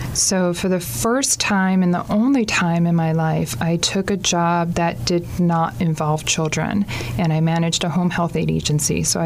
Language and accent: English; New Jersey, United States; also born or lived in Howard Beach, Queens; I was born in Howard Beach, Queens, and in about middle school, I moved out to Monmouth County, New Jersey.